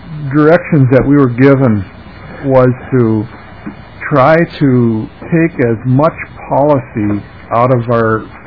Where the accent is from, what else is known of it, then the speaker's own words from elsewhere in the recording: Plummer, United States; because our little school district in my hometown, Plummer, has a program through New Visions, and a number of rural districts have